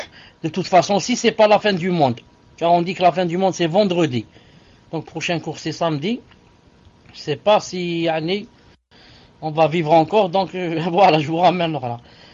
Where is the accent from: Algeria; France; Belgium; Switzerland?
Algeria; Chez nous, en Algérie, on n'en met pas.